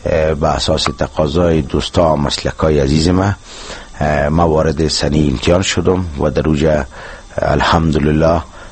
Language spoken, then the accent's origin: Persian; Afghanistan; ما از افغانستان هستیم